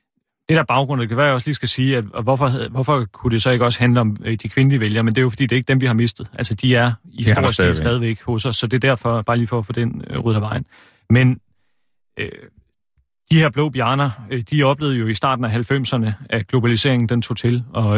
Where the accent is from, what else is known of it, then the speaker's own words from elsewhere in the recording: Gæsted, Region of Southern Denmark, Denmark; jeg er vokset op blandt Blå Bjarne i Gæsted uden for Fredericia, hvor jeg kommer fra.